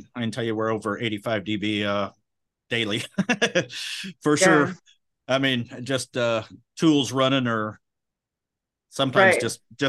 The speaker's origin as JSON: {"language": "English", "region": "Midwest", "country": "United States", "tie": "born or raised there", "said": "yeah, well, us growing up in the Midwest and farms and all that stuff"}